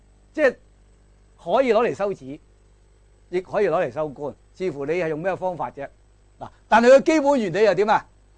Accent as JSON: {"language": "Cantonese", "country": "China", "said": "我哋中國人講止觀咧，最出色呢個啦"}